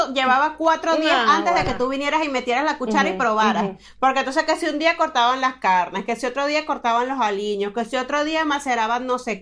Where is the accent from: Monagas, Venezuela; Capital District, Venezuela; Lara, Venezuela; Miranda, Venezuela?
Monagas, Venezuela; Maturín; yo soy de Maturín, al oriente, al nororiente de Venezuela.